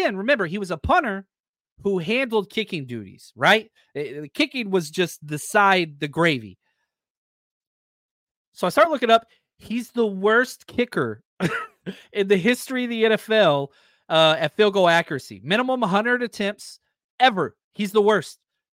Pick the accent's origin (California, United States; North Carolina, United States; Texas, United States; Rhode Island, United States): Texas, United States; Dallas; Next year, I grew up in Dallas. My whole family's Cowboys fans.